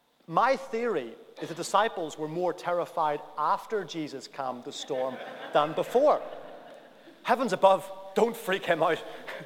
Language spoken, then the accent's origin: English; Northern Ireland, United Kingdom; One of the things about growing up in Northern Ireland is we saw things and experienced things that nobody should see or experience.